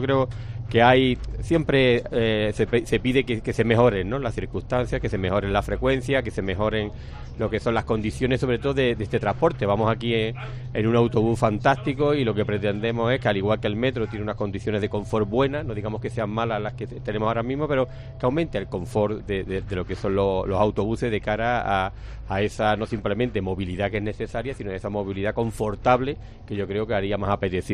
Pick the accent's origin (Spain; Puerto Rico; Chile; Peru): Spain; Gójar, Andalusia; Así que encantado de que me recojáis en mi pueblo en una línea de transporte urbano.